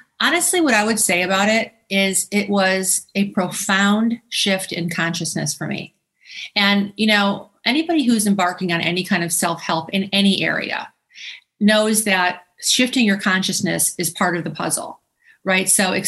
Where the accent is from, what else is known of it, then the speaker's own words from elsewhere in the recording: Chicago, Illinois, United States; And she hails from my hometown of Chicago.